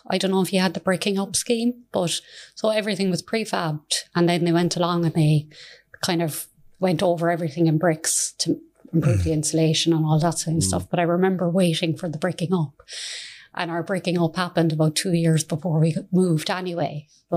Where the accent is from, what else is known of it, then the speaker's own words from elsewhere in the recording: Shannon, County Clare, Ireland; also born or lived in Mayfield; I'm from Mayfield. I grew up in Shannon until I was about 11, and then we were one of the few families selected for the first regeneration scheme in the country, Ard Valley.